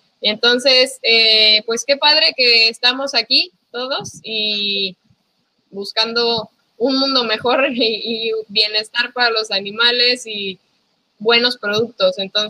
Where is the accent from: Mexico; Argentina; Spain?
Mexico; Colima; nosotros somos de Colima, entonces acá en Colima no había nada así como regenerativo, orgánico